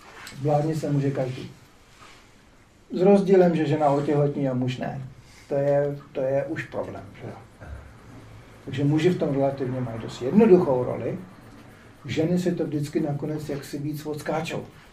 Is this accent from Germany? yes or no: yes; Germany; Tady se to ještě v Čechách neměli, ale já jsem vyrůstal v Německu